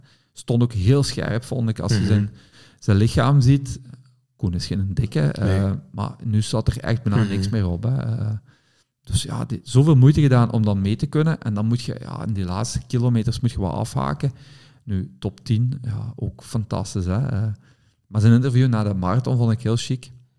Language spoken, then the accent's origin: Dutch; Belgium; hoe vaak dat wij koelen als Belgen